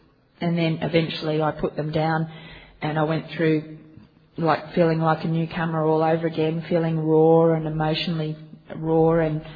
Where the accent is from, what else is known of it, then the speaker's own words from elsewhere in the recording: Sydney, New South Wales, Australia; I'm an alcoholic from Sydney, Australia.